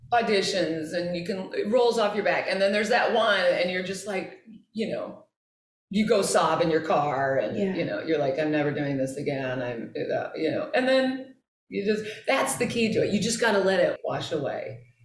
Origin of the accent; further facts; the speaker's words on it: Kansas City, United States; but I was from Kansas City, so it was like, wow.